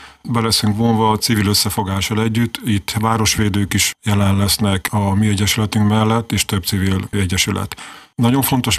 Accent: Kiskunhalas, Bács-Kiskun, Hungary; born there; Mi, akik itt születtünk, nem is vettük észre nagyon sokáig

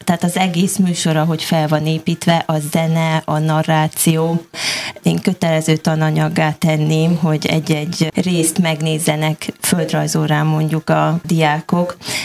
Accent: Harghita, Romania; hiszen én a Hargita lábánál születtem, ott nőttem fel

